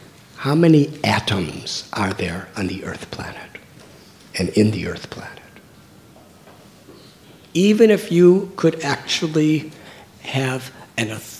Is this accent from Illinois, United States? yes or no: yes; Chicago, Illinois, United States; I'm from Chicago. In the winter time, all you see is snow.